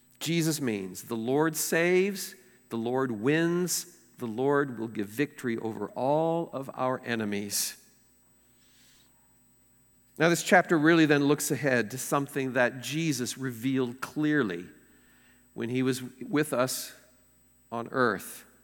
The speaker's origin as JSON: {"language": "English", "town": "Chicago", "region": "Illinois", "country": "United States", "said": "You know, I come from Chicago, which is not always the nicest town."}